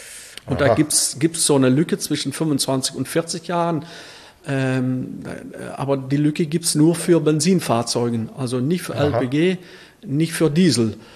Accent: Netherlands; Ich finde das Gesetz eigentlich, wie ich das jetzt sehe, als Holländer, finde ich das Gesetz in Deutschland eigentlich das Beste.

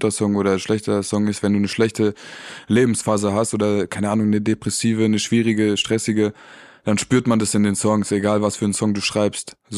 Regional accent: Baden-Württemberg, Germany; accent: Baden German; Wegen dem Badnerdeutsch. Ich komme ja aus dem Süden und da hat man seinen Akzent so

